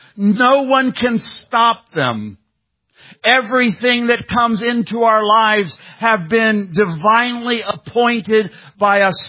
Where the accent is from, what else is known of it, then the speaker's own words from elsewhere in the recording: Indiana, United States; I grew up in Indiana. I was going to be a basketball star.